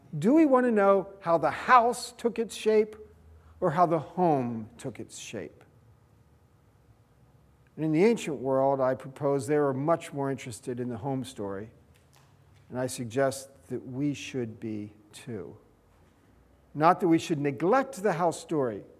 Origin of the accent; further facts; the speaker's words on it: Pennsylvania, United States; I grew up in Pennsylvania, near Philadelphia, and I grew up in a suburb, housing developments, you know, that kind of experience.